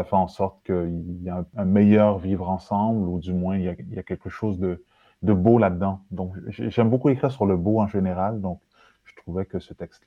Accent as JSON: {"language": "French", "town": "Montreal", "region": "Quebec", "country": "Canada", "tie": "born or raised there", "said": "en particulier à Montréal, parce que c'est là où j'ai grandi."}